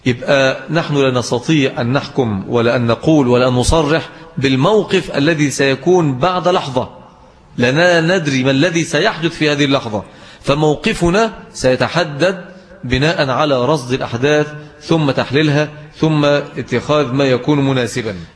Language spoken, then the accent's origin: Arabic; Mansoura, Dakahlia, Egypt; المقابر عندنا في المنصورة في منطقة اسمها العسوي